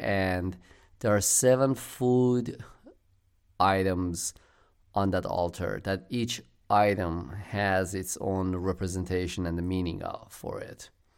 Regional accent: Iran; I speak Farsi and I speak also Armenian, because I'm Armenian from Iran.

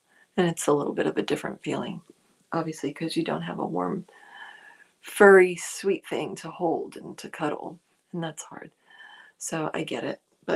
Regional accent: New Jersey, United States; accent: Jersey; My Jersey accent is coming through.

